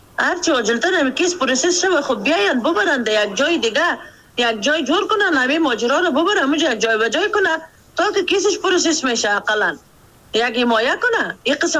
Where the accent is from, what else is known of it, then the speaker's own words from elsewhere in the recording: Mazar-i-Sharif, Balkh, Afghanistan; now in Pakistan; من برآمدم از مزار شریف نیمی مایگ آمدیم نیمی مایگ آمدیم